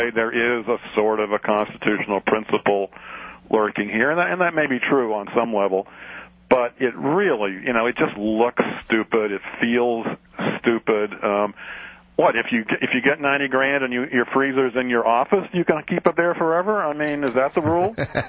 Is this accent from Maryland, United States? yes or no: no; New Orleans, Louisiana, United States; dude, I come from New Orleans.